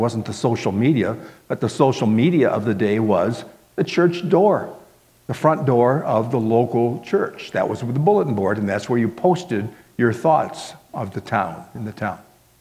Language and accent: English; Miami, Florida, United States; That was for myself growing up in Miami, Florida.